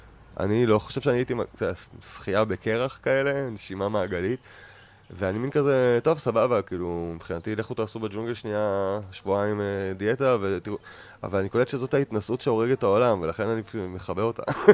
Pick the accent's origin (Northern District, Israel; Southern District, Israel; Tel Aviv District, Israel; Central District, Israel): Northern District, Israel; Ayelet HaShahar; born there; קודם עברתי לגור באיילת השחר, קיבוץ שנולדתי בו, וגרתי על סבא שלי